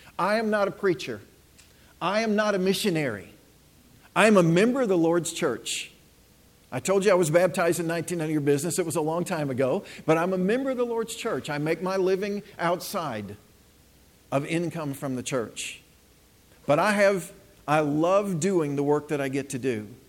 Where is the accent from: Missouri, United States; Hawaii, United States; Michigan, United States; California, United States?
Missouri, United States; St. Louis; I was raised in the St. Louis area. I was baptized at the Southside Church of Christ in November of 1966.